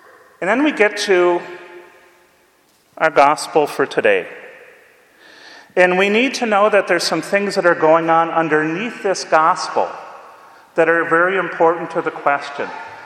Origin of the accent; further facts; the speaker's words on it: Wisconsin, United States; But see, I grew up in Wisconsin where socialism, at least in the 40s, was a good thing.